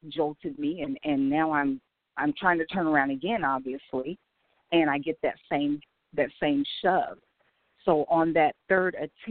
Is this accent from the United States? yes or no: yes; Midwest, United States; I was raised in the Midwest